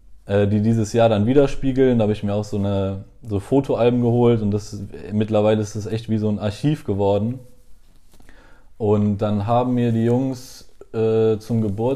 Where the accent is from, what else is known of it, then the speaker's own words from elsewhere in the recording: Cologne, North Rhine-Westphalia, Germany; durch dieses Aufwachsen in Köln und hier geboren zu sein und auch meine beiden Eltern sind in Köln geboren und hier aufgewachsen, kriegt man ja so ein bisschen diesen Lokalpatriotismus so mit in die Wiege gelegt.